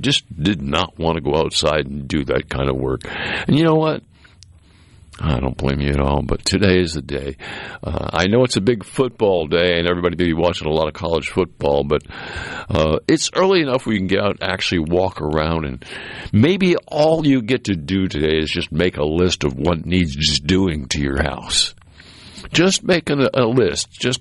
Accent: New England, United States; Of course, you know, I grew up in New England, and I managed lumberyards up there

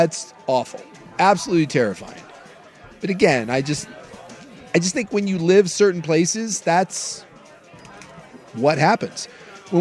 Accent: Alaska, United States; I mean, I grew up in Alaska, and we have bears and moose

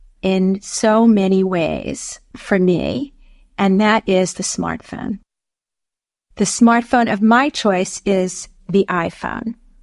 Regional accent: New York, United States; I am from New York.

